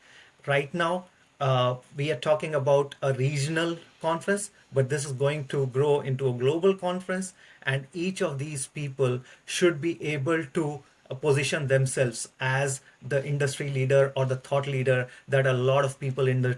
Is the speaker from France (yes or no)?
no; India; now in United States; I grew up in India, but have been settled in the United States for some time now.